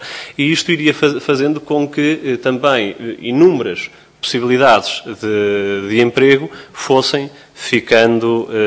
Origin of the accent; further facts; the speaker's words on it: Viseu, Portugal; nas zonas interiores do país, que é de onde eu venho, sou de Viseu